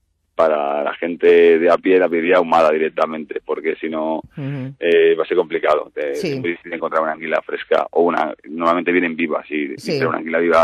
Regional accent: Valencian Community, Spain; Dicen que son de Villarreal, pero yo soy valenciano.

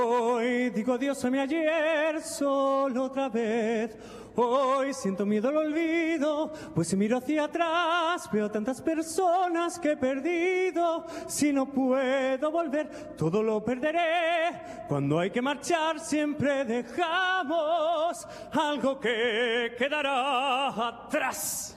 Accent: Alcalá de Henares, Community of Madrid, Spain; Mira, Alcalá de Henares, vais a mi tierra dentro de poco.

